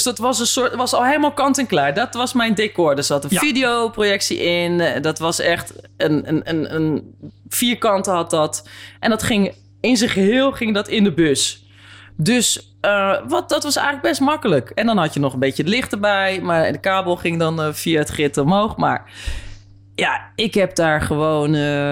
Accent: Gouda, South Holland, Netherlands; En, en ik kom uit Gouda

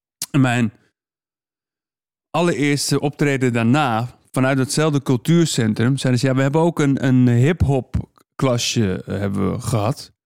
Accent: Amsterdam, North Holland, Netherlands; Ik kwam uit Amsterdam-Zuidoost. Bij de Bijl.

